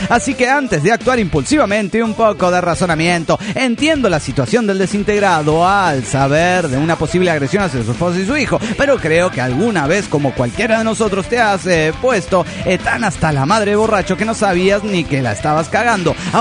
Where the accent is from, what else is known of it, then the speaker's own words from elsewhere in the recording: Guadalajara, Jalisco, Mexico; de Guadalajara, México.